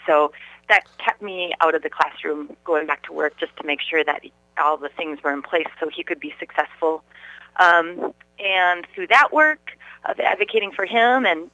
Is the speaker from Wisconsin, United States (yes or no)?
yes; Madison, Wisconsin, United States; So my background is I grew up here in Madison, graduated from West High School in 1990.